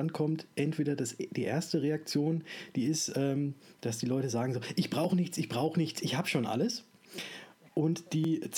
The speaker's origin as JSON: {"language": "German", "town": "Würzburg", "region": "Bavaria", "country": "Germany", "said": "ich komme aus Würzburg und bin Versicherungsmakler."}